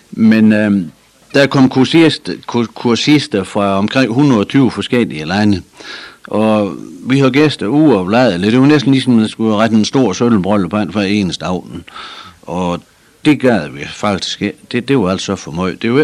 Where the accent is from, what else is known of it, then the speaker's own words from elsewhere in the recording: Lyngby, Capital Region of Denmark, Denmark; also born or lived in Vestby; jeg er født i Vestby, det er på sygehus, men jeg havde haft hele min opvækst her i Lyngby.